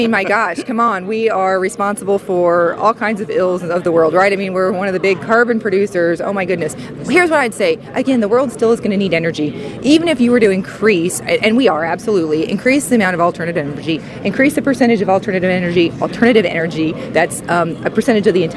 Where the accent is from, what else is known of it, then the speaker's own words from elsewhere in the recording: Indiana, United States; I grew up in Indiana, though. I went to a small school in Indiana